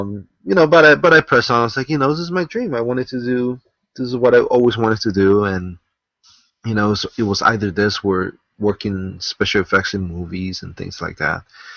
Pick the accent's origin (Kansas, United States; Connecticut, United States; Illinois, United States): Connecticut, United States; Hartford; at the time we were all drawing comics in our, in our hometown. I was from Hartford, Connecticut.